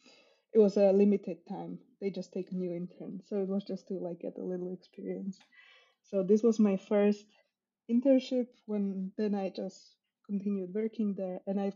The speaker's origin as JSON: {"language": "English", "country": "Slovakia", "lives_now": "Denmark", "said": "So I'm from Slovakia, and I ended up in Denmark."}